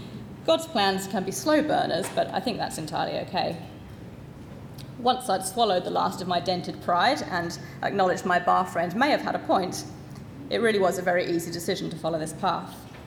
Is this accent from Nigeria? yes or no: no; United Kingdom; being British, I am by nature horribly awkward about public displays of emotion